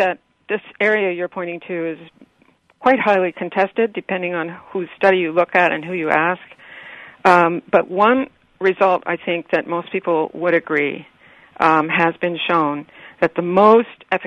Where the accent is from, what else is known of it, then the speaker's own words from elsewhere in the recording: New York, United States; Here in New York, we're all bipolar, mildly speaking.